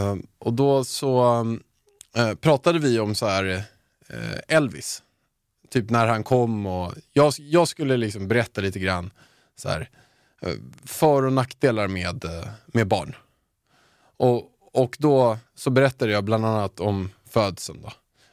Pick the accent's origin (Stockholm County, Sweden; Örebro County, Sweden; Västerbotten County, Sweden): Stockholm County, Sweden; Haninge; ursäkta, jag kommer från Haninge.